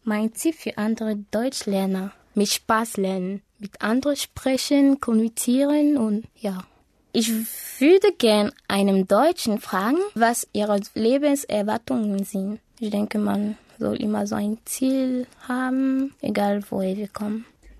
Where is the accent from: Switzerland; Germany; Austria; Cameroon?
Cameroon; Yaoundé, Centre; German is a second language; ich komme aus Kamerun. Ich war 1993 geboren, also in Kamerun, in Yaoundé.